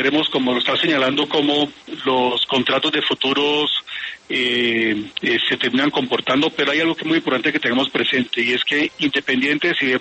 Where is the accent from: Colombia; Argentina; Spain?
Colombia; como colombianos